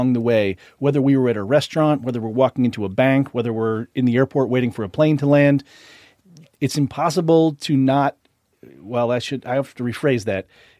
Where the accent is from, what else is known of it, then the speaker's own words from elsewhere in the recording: Boston, Massachusetts, United States; I grew up in Boston in a nearly exclusive white community